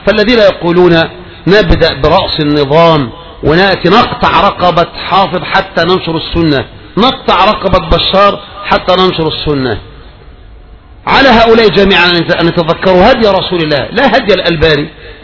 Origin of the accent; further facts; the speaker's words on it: Egypt; احنا من مصر يا اخوان، احنا من مصر، لسه من مصر يا اخواني موجود.